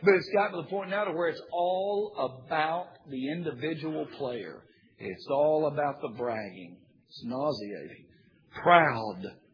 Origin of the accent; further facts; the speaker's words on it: Alabama, United States; I'm from Alabama. I'm a Tide man, all right?